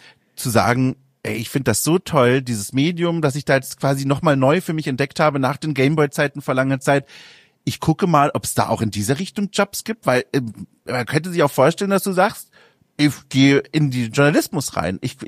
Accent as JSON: {"language": "German", "region": "Bavaria", "country": "Germany", "said": "ich habe kaum Erfahrung mit Sachsen-Anhalt, ich komme aus Franken."}